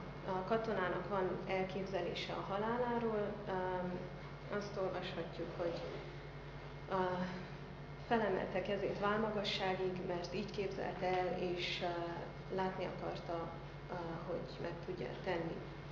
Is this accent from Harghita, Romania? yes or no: yes; Miercurea Ciuc, Harghita, Romania; Csíkszeredából jöttem, a Márton Áron Gimnázium 12. osztályos tanulója vagyok.